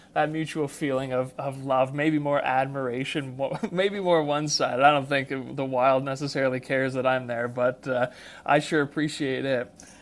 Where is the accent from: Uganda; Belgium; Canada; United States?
Canada; Ontario; I grew up in Ontario, so several thousand kilometers from where I'm currently living. But in Ontario, it's a land full of trees, lakes, and rocks.